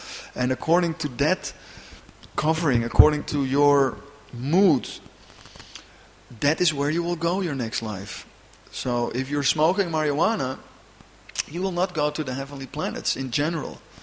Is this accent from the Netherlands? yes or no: yes; Amsterdam, North Holland, Netherlands; Like, I am from Amsterdam, and the devotees would say, you know, you are chanting with offenses.